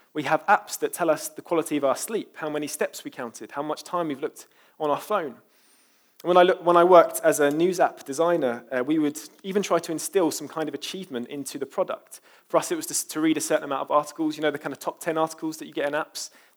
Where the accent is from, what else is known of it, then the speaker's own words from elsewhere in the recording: London, United Kingdom; I'm from East London after all, so can't blame me.